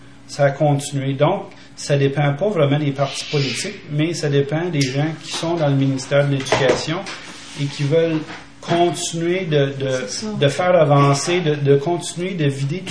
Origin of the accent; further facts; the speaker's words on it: Quebec, Canada; accent: Quebec; Moi, j'ai été élevé dans les milieux anglophones, donc ça fait un accent un peu bâtard, un peu mélangé. J'ai un peu de résidus d'influence anglophone, et puis peut-être que les gens en Europe là, vont peut-être pas voir, ils vont juste trouver que j'ai un accent québécois